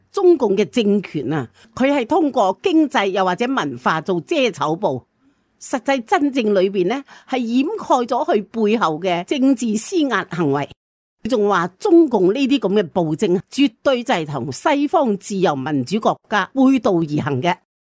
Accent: Hong Kong; 作为香港人系一定要关心噶噃

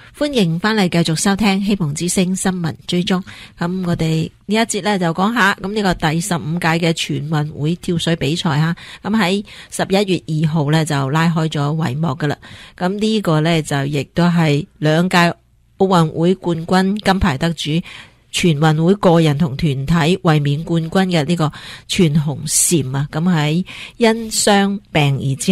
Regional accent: Guangdong, China; 作为广东人咧，我哋都替呢个细路女骄傲啦。

